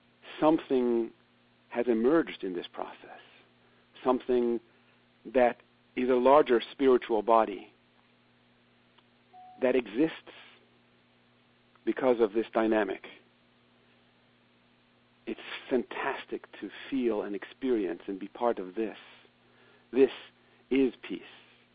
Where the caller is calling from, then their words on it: California, United States; Hi, I'm calling from Northern California